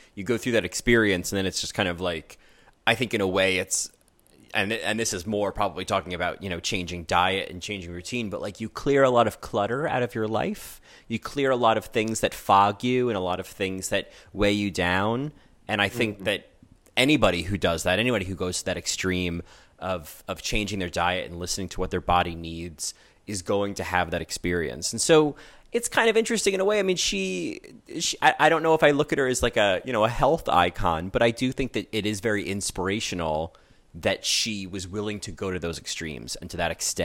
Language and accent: English; Rahway, New Jersey, United States; I grew up in Rahway. I know where East Brunswick is, right down Route 27.